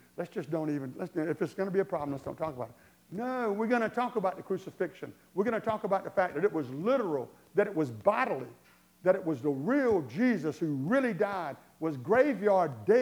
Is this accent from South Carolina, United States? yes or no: yes; Hartsville, South Carolina, United States; I never forget back in where I grew up in Darlington, well, in Hartsville, outside of Hartsville, too.